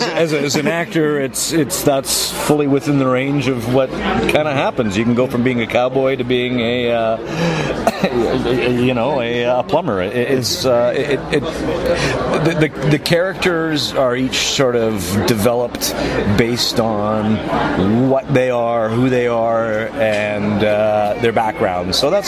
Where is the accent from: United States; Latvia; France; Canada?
Canada; I'm not from the States. We have, in Canada, we've got most of Arrow is on another network.